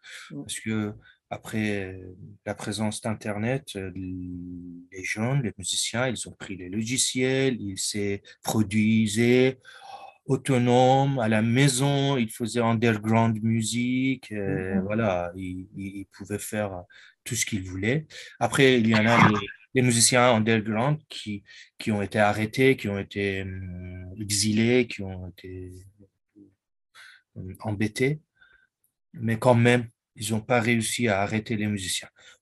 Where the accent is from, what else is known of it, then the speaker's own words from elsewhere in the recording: Isfahan, Iran; born there; French is a second language; Certaines villes autorisent les femmes à monter sur scène. Ma ville, il l'autorise pas. Ma ville natale est Ispahan.